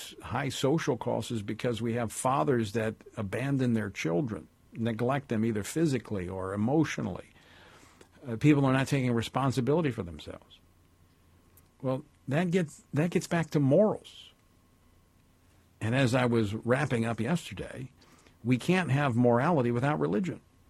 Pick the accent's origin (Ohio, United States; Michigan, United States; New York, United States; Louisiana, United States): Louisiana, United States; since I was in first elected to office 20 some years ago, in my home state of Louisiana